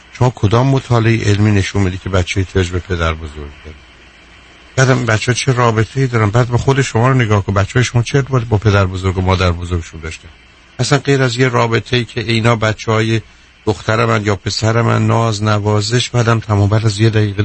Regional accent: Iran; ما ایرانی هستیم. هستیم که هستیم.

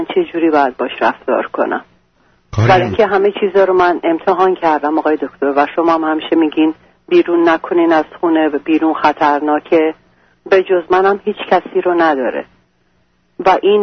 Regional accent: Iran; moved away as an adult; وقتی که از ایران اومدم بیرون

